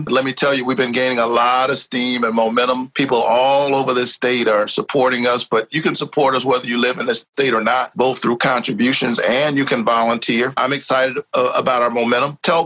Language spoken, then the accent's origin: English; United States; in the separation of church and state is part of the covenant, actually, we have with one another as an American people.